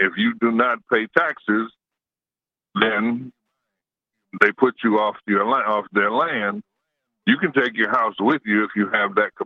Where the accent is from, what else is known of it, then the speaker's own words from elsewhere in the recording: United States; I have been black in America all my life. I was born in America, but I've never seen freedom.